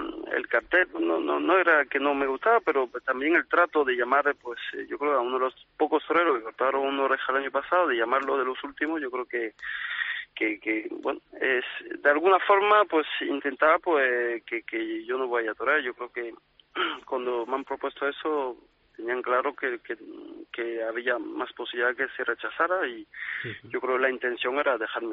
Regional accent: Arles, Provence-Alpes-Côte d'Azur, France; Spanish is a second language; Tengo ya varios compromisos muy muy especial y muy importante, sobre todo en mi tierra. Por ejemplo, en Arles, a fin de temporada

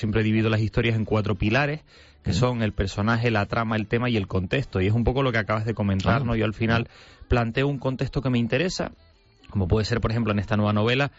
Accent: San Cristóbal de La Laguna, Canary Islands, Spain; en homenaje a mi ciudad natal, a San Cristóbal de la Laguna

